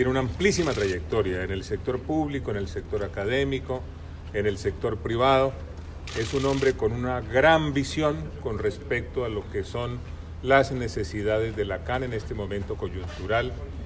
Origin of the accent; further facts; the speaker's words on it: Colombia; hace 50 años esta organización nació en mi país, nació en Colombia.